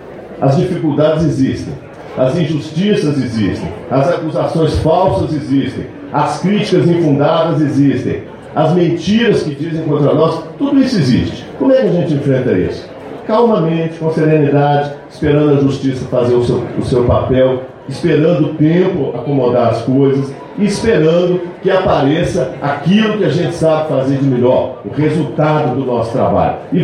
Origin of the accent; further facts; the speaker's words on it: Minas Gerais, Brazil; nós somos mineiros. Nascemos em Minas, sim, mas nós somos aquele que trabalha na mina.